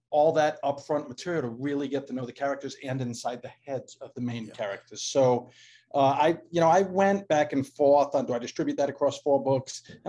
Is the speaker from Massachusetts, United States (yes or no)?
yes; Massachusetts, United States; accent: Boston; now in Ramona, United States; I sense you're picking up my Boston accent.